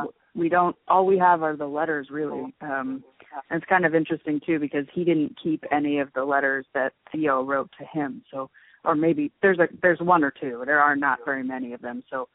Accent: Newton, Massachusetts, United States; Yes, I grew up in Newton.

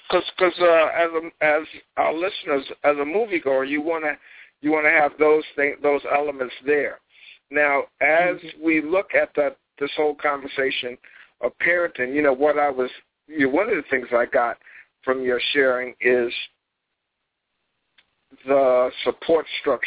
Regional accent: Jamaica, Queens, New York, United States; the community that I grew up in here in Jamaica, Queens

